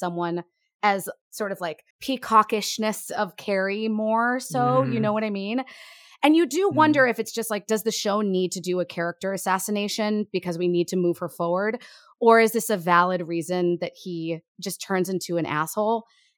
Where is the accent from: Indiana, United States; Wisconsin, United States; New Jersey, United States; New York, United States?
New York, United States; And then seeing it again in my 20s, single, being a New Yorker.